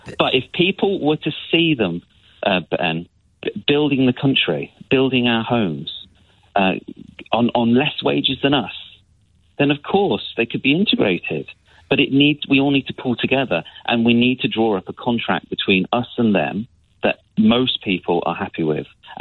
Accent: Worcester, West Midlands, United Kingdom; Where I am, no, I don't feel it is. But I'm from Worcester.

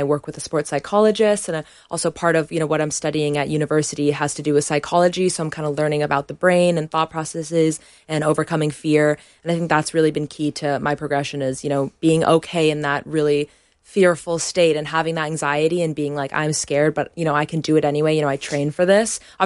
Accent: United States; I was born in America and I grew up there, but my dad is British, my mom is Malaysian, so I've had all these kind of like influences growing up.

